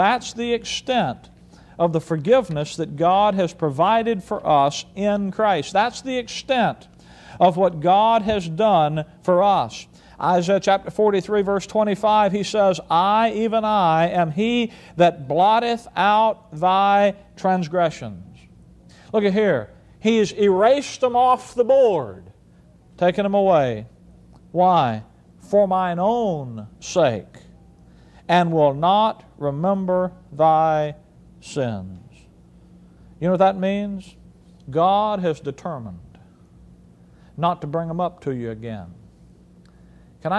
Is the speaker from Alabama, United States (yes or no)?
yes; Alabama, United States; I was raised in Alabama.